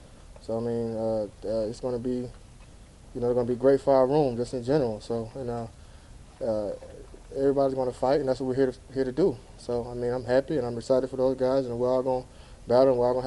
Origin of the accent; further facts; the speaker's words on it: Alabama, United States; Oh, well, I'm from Alabama. We break bones all the time.